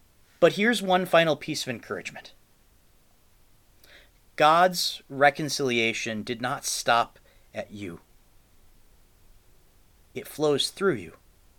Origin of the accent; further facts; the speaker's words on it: Illinois, United States; I think back to the little Wells Church I grew up in Western Illinois.